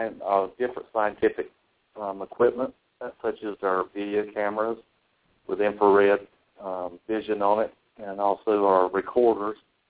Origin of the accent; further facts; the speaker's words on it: Clinton, North Carolina, United States; I'm from Clinton, North Carolina.